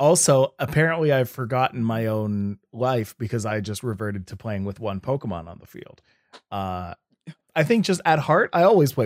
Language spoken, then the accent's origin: English; Canada; I'm a Canadian boy.